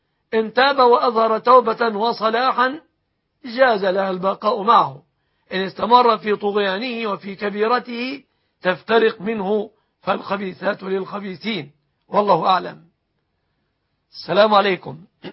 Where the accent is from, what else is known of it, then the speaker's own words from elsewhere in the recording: Egypt; أن يحفظ بلادنا مصر آمنة مطمئنة